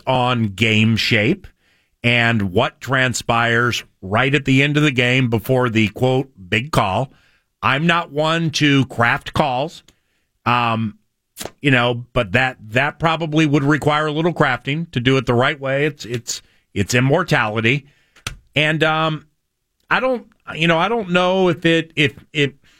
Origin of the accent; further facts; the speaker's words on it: Washington, District of Columbia, United States; I am from Washington, D.C., so I grew up Billy Kilmer, Charlie Taylor, Ken Houston